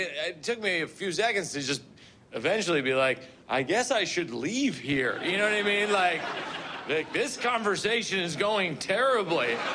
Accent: Shrewsbury, Massachusetts, United States; This week, I visited Shrewsbury, my hometown. I grew up in Shrewsbury, Massachusetts, yeah. I went to St. Mary's School, it's Catholic grade school from grade 1 through 8.

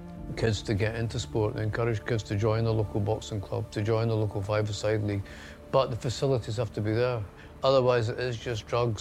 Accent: Muirhouse, Scotland, United Kingdom; where I grew up in Muirhouse.

